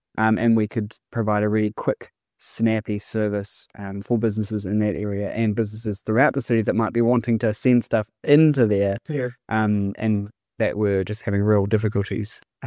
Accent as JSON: {"language": "English", "town": "Dunedin", "region": "Otago", "country": "New Zealand", "tie": "born or raised there", "said": "So I grew up in Dunedin and studied at Otago, did a commerce degree."}